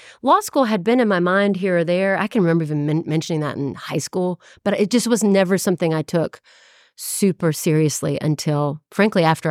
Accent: Avondale Estates, Georgia, United States; I grew up in Avondale Estates, right by Decatur for folks that aren't familiar with that part of town. Grew up there, loved it. It's kind of like a small town in town.

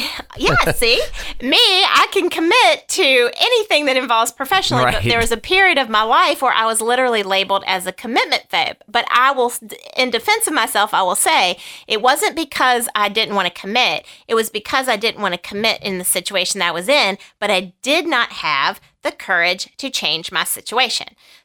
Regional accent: Virginia, United States; I grew up in Virginia and I went to an all-women's college in South Carolina my first 2 years

